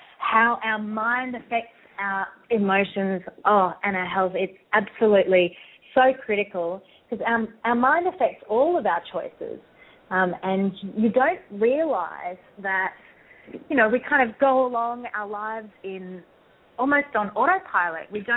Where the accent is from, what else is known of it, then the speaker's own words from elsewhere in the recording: Australia; accent: Australian; Yes, my Australian accent, that's right.